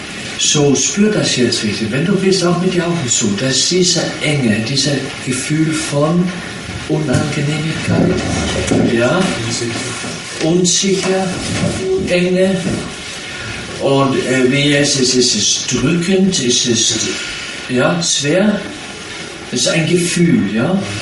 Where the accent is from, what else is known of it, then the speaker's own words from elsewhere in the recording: Upper Austria, Austria; Ich bin immer stolz, ich komme aus Mühlviertel.